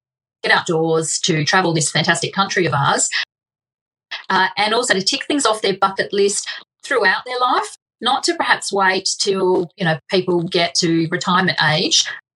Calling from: Strathalbyn, South Australia, Australia; I'm based in Strathalbyn in South Australia. So it's sort of on the Fleurieu Peninsula on the back of the Adelaide Hill.

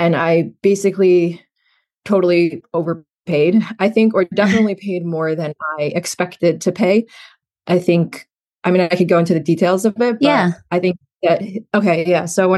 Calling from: New York City, New York, United States; Hi, I'm calling from New York City.

